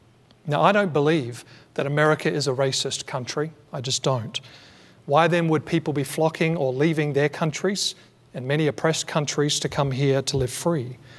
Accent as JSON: {"language": "English", "country": "Australia", "said": "I'm from Australia, and our history is not neat and it's not clean either."}